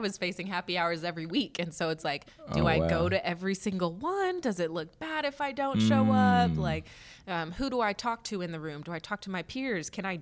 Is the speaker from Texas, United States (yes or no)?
yes; Dallas, Texas, United States; I am. I am born and raised in Dallas.